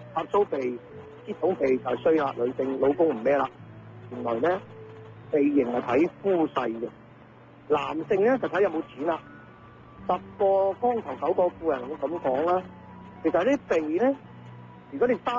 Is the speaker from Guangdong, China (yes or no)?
yes; Guangdong, China; 我哋廣東人講嘅就係左手嚟右手去